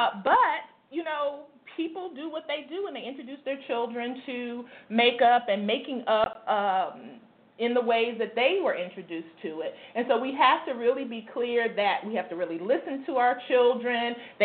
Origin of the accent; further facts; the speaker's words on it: Northeast, United States; and I grew up in the Northeast, and Tanya grew up in the Southeast, and makeup was just not something that we did.